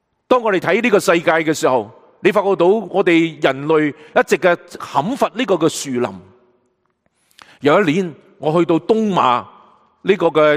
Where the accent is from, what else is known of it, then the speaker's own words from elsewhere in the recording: China; 我哋特别我哋中国人食发菜